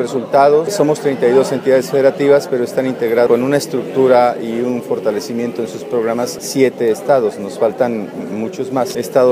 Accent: Xalapa, Veracruz, Mexico; yo soy de aquí, de Veracruz, de Jalapa.

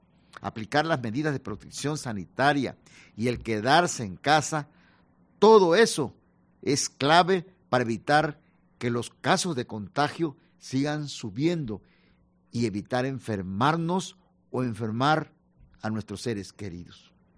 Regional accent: Mexico; como mexicanos, como ciudadanos, debemos defender a nuestro país y a nuestro estado

